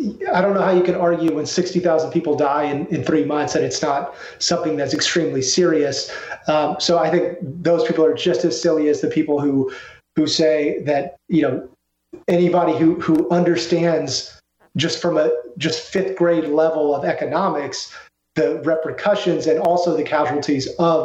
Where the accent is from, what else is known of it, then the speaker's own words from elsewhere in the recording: Texas, United States; I've been really happy as a Texan